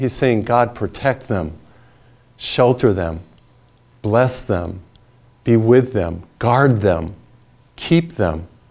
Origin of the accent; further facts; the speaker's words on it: Massachusetts, United States; You know, I'm from Massachusetts, and we would go to the beach in Cape Cod.